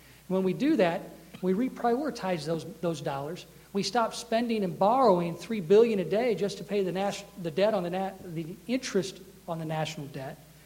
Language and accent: English; Taylorville, Illinois, United States; like my hometown of Taylorville. You know, I'm a public school graduate from Taylorville High School.